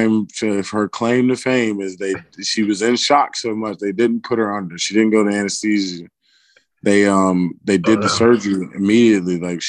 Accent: Greensboro, North Carolina, United States; We don't want to be from Raleigh. We don't want to, like, we're from Greensboro. Like, we love it, and I love that city.

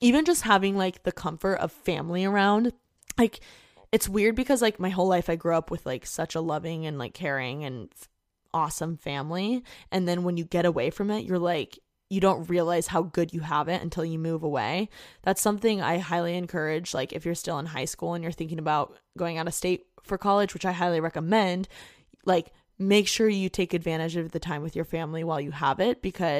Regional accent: Indiana, United States; moved away as an adult; I just want to get out of Indiana. Like I hate my hometown. I'm too cool for this.

